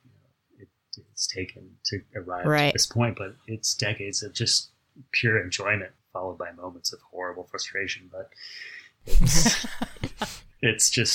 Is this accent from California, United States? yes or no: yes; Pasadena, California, United States; I've driven by it every day since I was a child, being born and raised in Pasadena.